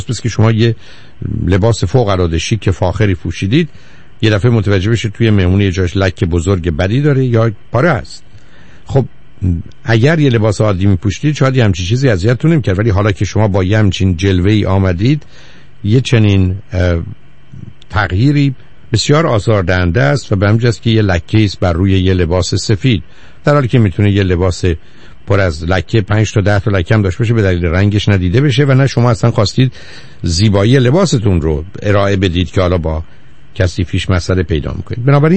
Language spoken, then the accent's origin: Persian; Iran; moved away; چون من 2 سال قبل از انقلاب از ایران بیرون آمدم، سال 77